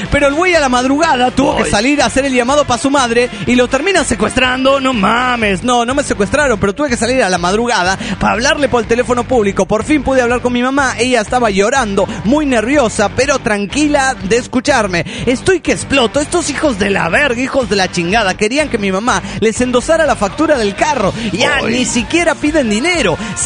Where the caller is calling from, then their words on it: Ferrara, Emilia-Romagna, Italy; Spanish is a second language; de Ferrara, Italia.